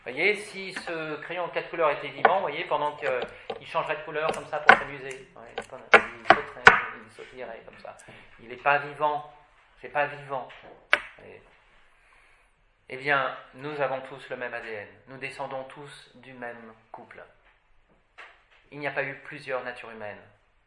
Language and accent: French; Paris, Île-de-France, France; c'est mon côté du Titi parisien du 12e arrondissement. Non. Je suis corse par mon père